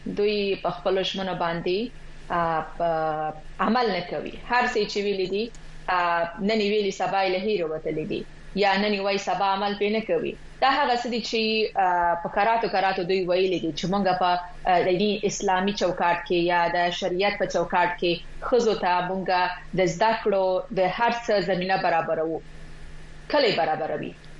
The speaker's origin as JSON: {"language": "Pashto", "country": "Afghanistan", "tie": "born or raised there", "said": "زه په افغانستان کې لوی سوی یم، ما په افغانستان کې درس ویلی دی، مکتب مې په افغانستان کې ویلی دی، پوهنتون په افغانستان کې ویلی، ما په افغانستان کې کار کړی دی."}